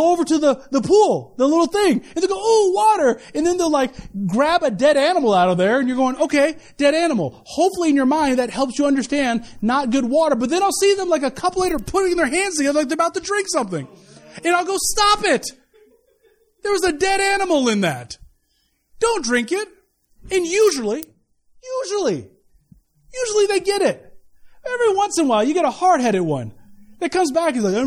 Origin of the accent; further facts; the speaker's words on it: United States; I'm American, so my feet were soft, so I couldn't do it.